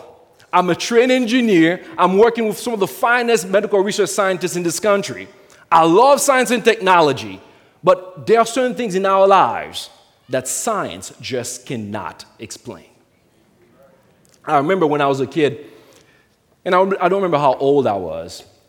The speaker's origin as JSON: {"language": "English", "country": "Haiti", "said": "Folks, I'm from Haiti."}